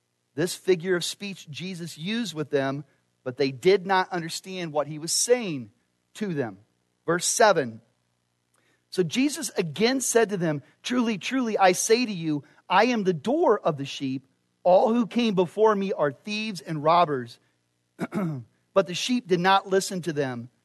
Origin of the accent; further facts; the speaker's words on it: Phoenix, Arizona, United States; You think of where I grew up in Phoenix, or think of other big cities.